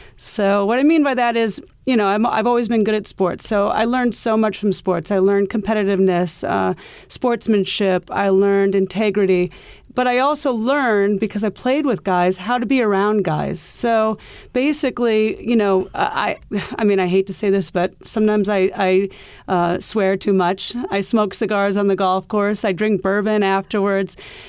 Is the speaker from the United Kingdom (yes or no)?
no; Iowa, United States; now in New York City, United States; You know, I came from Iowa where golf was huge. The Midwest golf is very big.